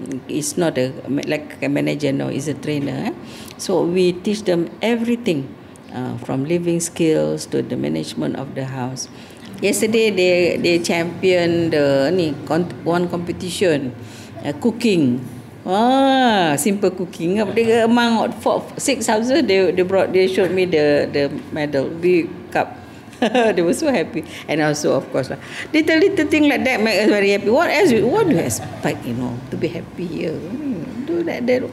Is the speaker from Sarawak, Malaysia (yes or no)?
no; Muar, Johor, Malaysia; I came from Mua. I'm a kampung girl, actually.